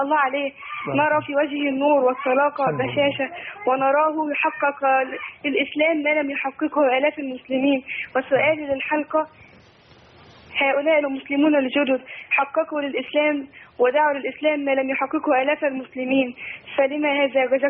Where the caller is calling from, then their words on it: Faiyum, Faiyum Governorate, Egypt; من الفيوم.